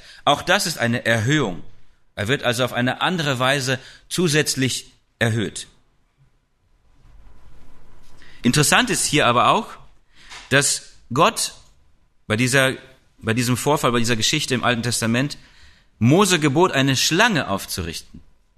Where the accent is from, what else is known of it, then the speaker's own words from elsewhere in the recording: Eifel, Germany; wir kommen ja ursprünglich aus der Eifel